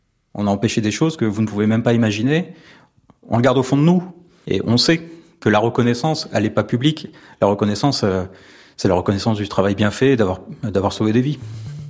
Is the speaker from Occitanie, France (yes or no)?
no; Normandy, France; j'ai 37 ans et j'habite en Normandie. J'ai grandi dans le Calvados. Mon père était gendarme, donc j'ai grandi en caserne.